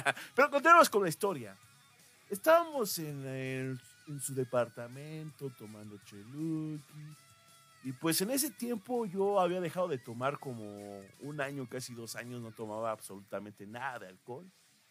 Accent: Mexico City, Mexico; mido 1.85, soy soltero y soy de la Ciudad de México.

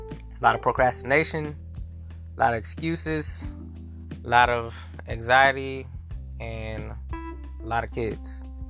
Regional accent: New Orleans, Louisiana, United States; moved away as an adult; now in Houston, United States; I'm from New Orleans, Louisiana, born and raised. I've been in Houston since 2005 due to Hurricane Katrina.

